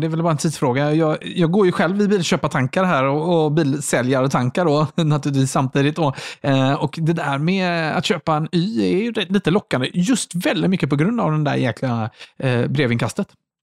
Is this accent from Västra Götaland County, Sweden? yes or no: yes; Gothenburg, Västra Götaland County, Sweden; Det ligger liksom i mitt göteborgska DNA då, antar jag.